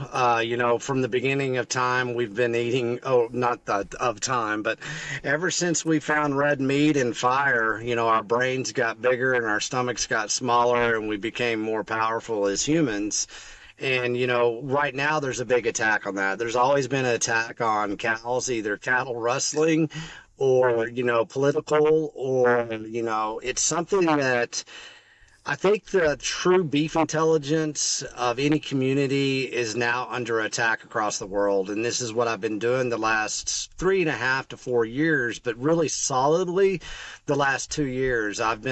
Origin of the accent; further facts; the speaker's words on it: Texas, United States; When I said I come from the Llano Estacado, that's the panhandle of Texas. We are cattle country.